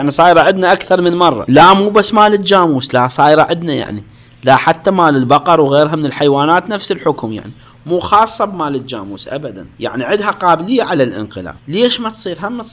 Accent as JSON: {"language": "Arabic", "country": "Iraq", "said": "عندنا في العراق يسموها العرق تمام"}